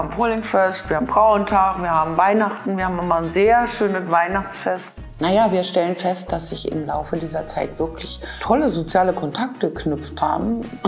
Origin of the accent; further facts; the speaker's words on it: Templin, Brandenburg, Germany; born there; bin in Templin geboren, bin 71 Jahre alt, habe mich ein bisschen in der DDR rumgetrieben, um dann wieder nach Hause zu kommen.